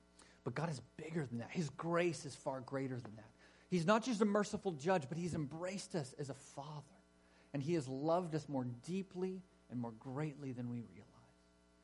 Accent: Canada; As an English-speaking, Caucasian, you know, Canadian Gentile, I don't belong in this family.

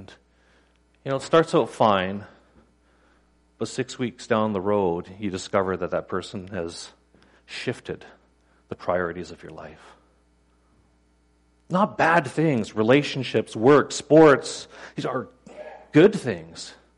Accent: Canada; We're Canadian. We're nice people, right?

